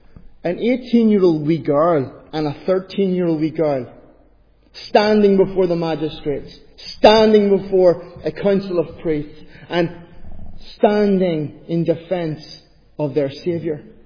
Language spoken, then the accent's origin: English; Ireland; I think it's because I'm Irish, and I tell funny stories.